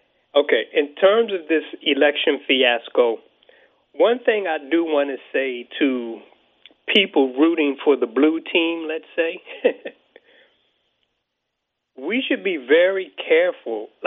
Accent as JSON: {"language": "English", "town": "Philadelphia", "region": "Pennsylvania", "country": "United States", "tie": "born or raised there", "said": "I mean, I grew up in Philadelphia."}